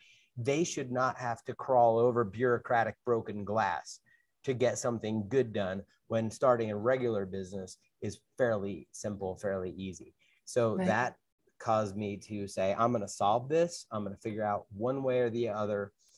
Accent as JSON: {"language": "English", "region": "New Jersey", "country": "United States", "tie": "born or raised there", "said": "And I grew up in North Jersey, and I'm out in the woods that they eventually tore down all of that and put in a big mall."}